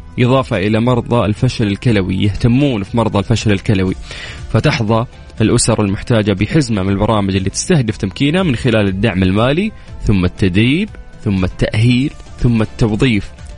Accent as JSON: {"language": "Arabic", "country": "Saudi Arabia", "said": "يعني في جمعيات كثيرة عندنا في المملكة العربية السعودية"}